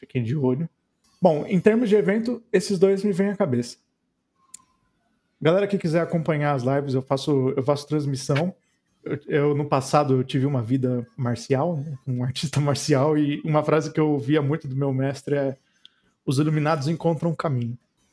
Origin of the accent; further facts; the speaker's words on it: São Paulo, Brazil; Eu sou aqui de São Paulo.